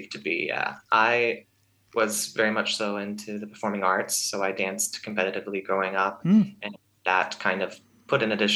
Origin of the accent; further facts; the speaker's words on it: Knoxville, Tennessee, United States; Yes, I grew up in the Tennessee Knoxville area.